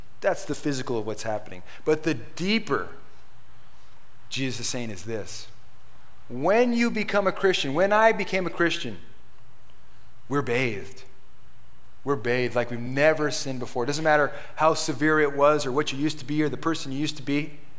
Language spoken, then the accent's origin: English; Corona, United States; Now, growing up in Corona, I was literally born in that city, raised in that city, went to all the schools there.